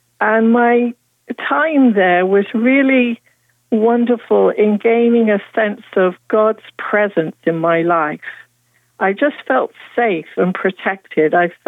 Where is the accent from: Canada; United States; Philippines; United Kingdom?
United Kingdom; I grew up in the United Kingdom. You can probably hear that in my voice.